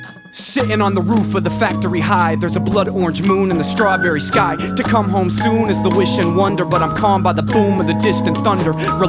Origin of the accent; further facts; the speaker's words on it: Kansas City, Missouri, United States; I was born and raised in Kansas City.